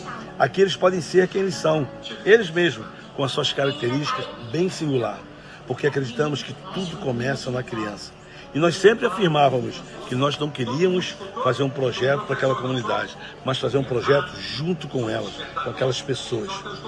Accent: Rio de Janeiro, Brazil; Eu confesso para vocês que eu tenho 60 anos, sou carioca da Gema.

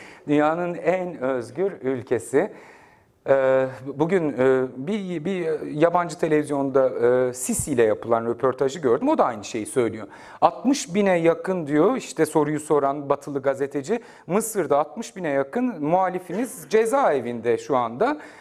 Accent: Ankara, Turkey; Ben Ankara'da doğdum büyüdüm. Yeni mahalleliyim. Annem babam burada. İstanbul'da işsiz bir gazeteci olarak daha fazla geçimimi sürdüremeyince daha rahat yaşarım diye 10 sene sonra Ankara'ya döndüm geldim, yerleştim, buradayım.

